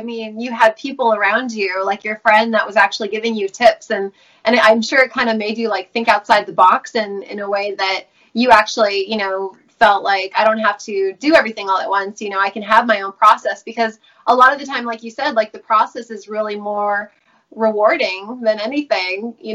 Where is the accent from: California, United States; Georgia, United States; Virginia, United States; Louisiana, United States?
California, United States; I would like slowly move closer and closer to Los Angeles, just because I'm from Orange County.